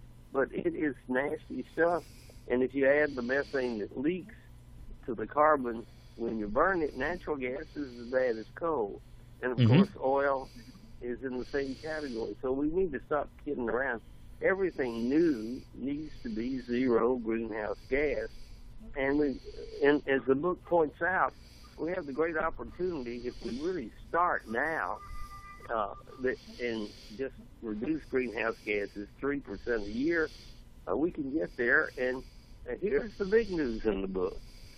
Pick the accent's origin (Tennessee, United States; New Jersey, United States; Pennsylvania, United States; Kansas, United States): Tennessee, United States; Chattanooga; Electric heat is what cleaned up my hometown of Chattanooga because we were burning coal in the furnaces.